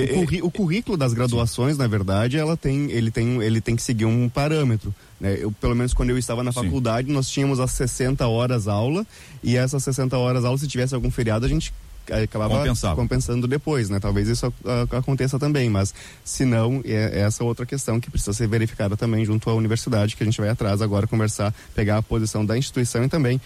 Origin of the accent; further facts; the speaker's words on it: Erechim, Rio Grande do Sul, Brazil; eu falando que eu sou lá de Erechim